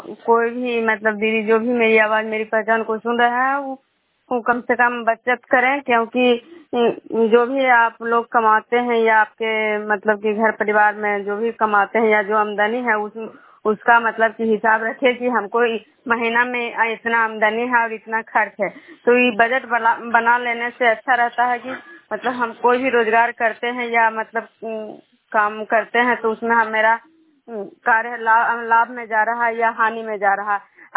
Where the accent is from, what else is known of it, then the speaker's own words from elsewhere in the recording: Bishnupur, Bihar, India; मैं विष्णुपुर ग्राम खुदरा पंचायत नालंदा जिला नगरसा प्रखंड के निवासी हूँ।